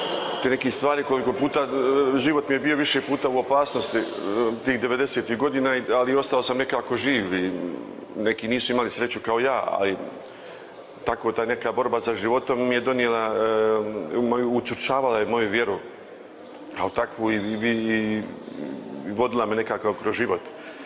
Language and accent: Serbian; Sarajevo, Federation of Bosnia and Herzegovina, Bosnia & Herzegovina; moved away as an adult; now in Germany; 56 godina, dolazim iz Sarajeva.